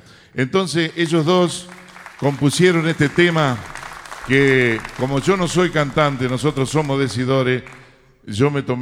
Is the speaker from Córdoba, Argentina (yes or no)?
no; Entre Ríos, Argentina; como decía mi hermano, venimos de la provincia de Entre Ríos